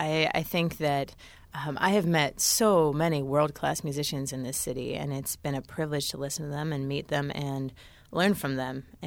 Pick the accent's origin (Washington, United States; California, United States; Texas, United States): Washington, United States; Aberdeen; also born or lived in Des Moines; Yeah, I grew up in Aberdeen, Washington. It's about an hour and a half south of Seattle.